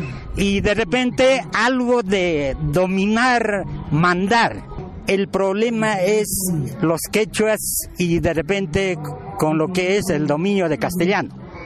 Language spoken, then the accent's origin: Spanish; Peru; born there; Pero lo que sí somos, somos nacidos en Perú, en nuestras comunidades